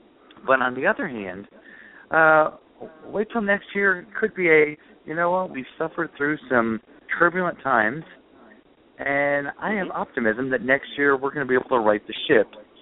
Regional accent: Chicago, Illinois, United States; Of course, you know I'm originally from Chicago and a diehard Cubs fan.

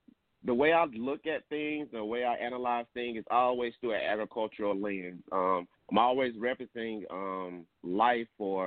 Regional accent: Tuskegee, Alabama, United States; I grew up, born and raised in Tuskegee.

